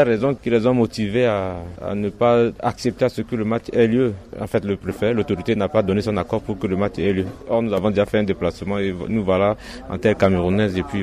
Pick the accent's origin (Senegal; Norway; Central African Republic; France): Central African Republic; parce qu'il y a un problème sécuritaire chez nous en Centrafrique